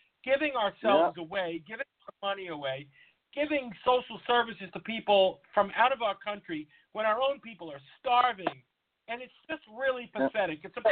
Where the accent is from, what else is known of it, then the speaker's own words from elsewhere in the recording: New York, United States; I'm going to be honest with you from being a New Yorker.